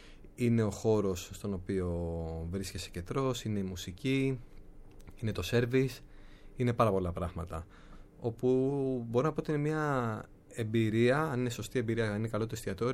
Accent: Athens, Attica, Greece; όταν μαθαίνω ότι είμαι από Αθήνα, μου λένε φοβερή πόλη.

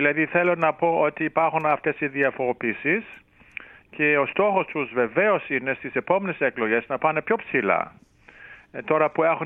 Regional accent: Greece; εδώ βρίσκομαι στην Ελλάδα και παρακολουθώ τις εξελίξεις, η πατρίδα μου

